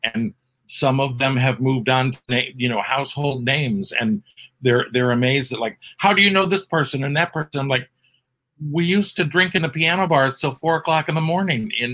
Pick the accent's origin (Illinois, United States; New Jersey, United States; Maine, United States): Illinois, United States; Wheaton; of Chicago, Wheaton, Illinois.